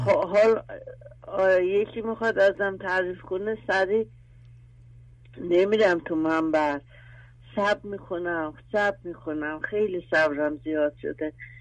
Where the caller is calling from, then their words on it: Tehran, Tehran Province, Iran; بله از تهران زنگ میزنم. … ، 61 سالم.